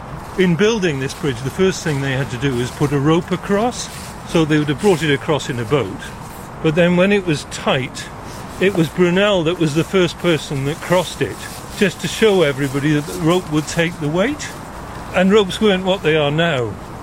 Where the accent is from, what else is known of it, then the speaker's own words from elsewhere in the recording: Wales, United Kingdom; I grew up in South Wales alongside a coal seam, which they used to call the Black Seam.